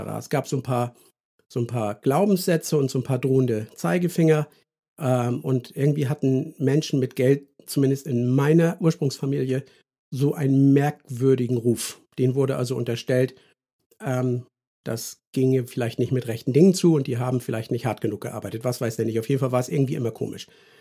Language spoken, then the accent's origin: German; Schleswig-Holstein, Germany; Wir spielten im schönen Ostholstein in meiner Heimat